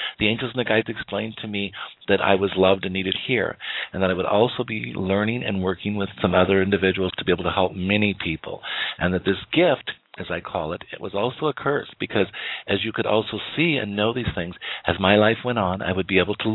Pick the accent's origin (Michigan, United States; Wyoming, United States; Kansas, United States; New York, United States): Wyoming, United States; At the age of 8, I was going to school, working with individuals there in my hometown of Wyoming.